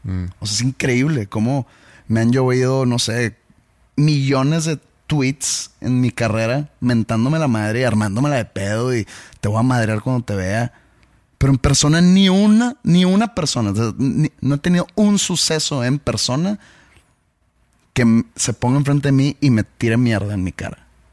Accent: Mexico; mucha gente, al yo dar mi opinión, me ha llamado hasta que soy un mal mexicano

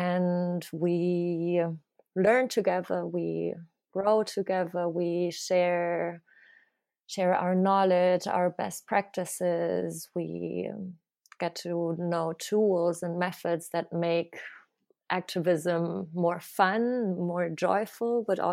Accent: Plauen, Saxony, Germany; Yes. So I am from Plauen. This is the town where I was born in and grew up in. And it's a smaller town in East Germany in Saxony.

